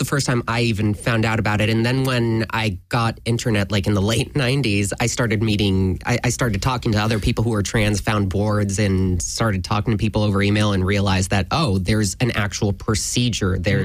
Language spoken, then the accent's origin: English; Venezuela; And actually, I grew up in South America, in Venezuela.